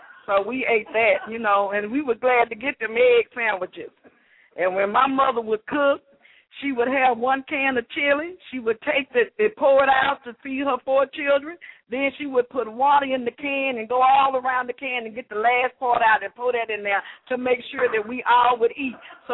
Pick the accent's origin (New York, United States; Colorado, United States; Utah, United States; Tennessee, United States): Colorado, United States; Denver; I was raised in Denver, Colorado, and my daddy was one of those that opened up the neighborhood with the grill